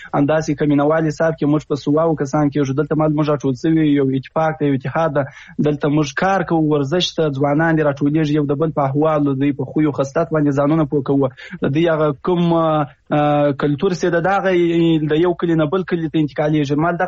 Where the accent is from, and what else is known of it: Afghanistan